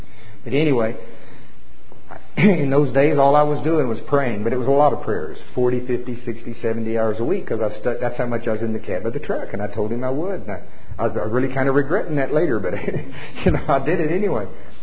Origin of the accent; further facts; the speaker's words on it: Oklahoma, United States; How be it, and I'm from Pottawatomie County, Oklahoma. You got to get it real simple for me.